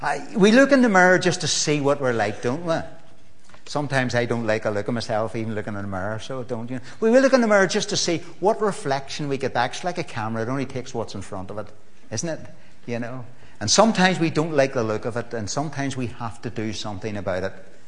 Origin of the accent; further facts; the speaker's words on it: Belfast, Northern Ireland, United Kingdom; See, I'm from Belfast. I wouldn't know that.